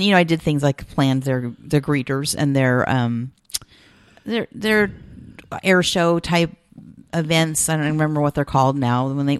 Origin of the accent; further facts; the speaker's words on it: United States; Well, I grew up outside of Marysville in Oliverst.